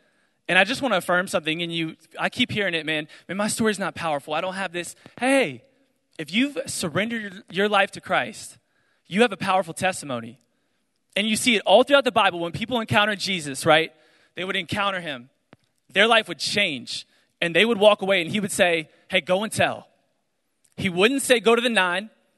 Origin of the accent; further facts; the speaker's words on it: Dallas, Texas, United States; And so I grew up in Dallas, Texas.